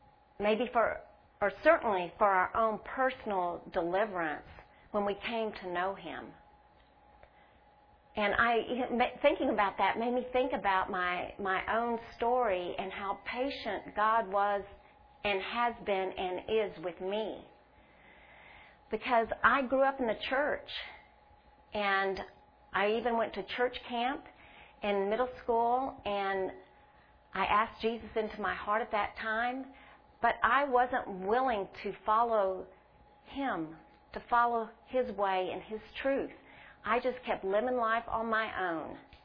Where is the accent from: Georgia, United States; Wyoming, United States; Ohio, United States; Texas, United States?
Texas, United States; Corpus Christi; moved away as an adult; my husband and I moved here, we were both born and raised in Corpus Christi